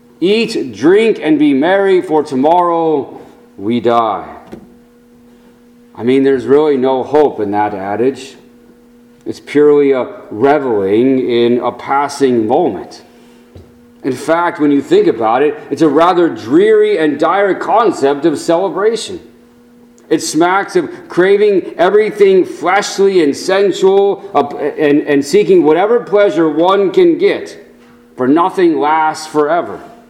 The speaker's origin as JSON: {"language": "English", "region": "California", "country": "United States", "tie": "born or raised there", "said": "Now, I must say that growing up in California, such dramatic transformations were not as readily apparent."}